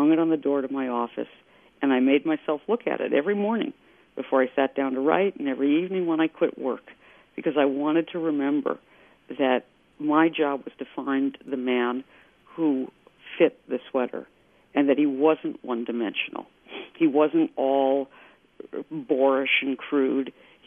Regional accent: New York, United States; You know, growing up in New York, you had to have a guy, even if you were a little girl who wore party shoes to opening day of the baseball season.

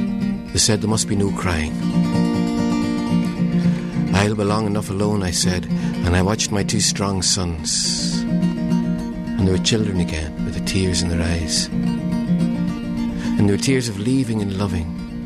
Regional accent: Newry, Northern Ireland, United Kingdom; I come from County Down, and speaking of emigration, a lot of people left there, and during my growing up, a lot of people left. And in the town of Newry, there was almost 25% unemployment.

